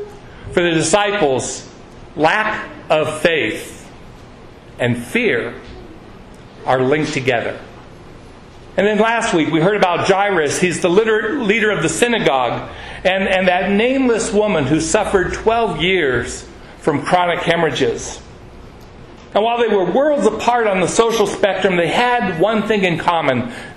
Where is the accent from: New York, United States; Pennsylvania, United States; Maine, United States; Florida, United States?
Pennsylvania, United States; Beaver Falls; For example, I'm from Beaver Falls, Pennsylvania.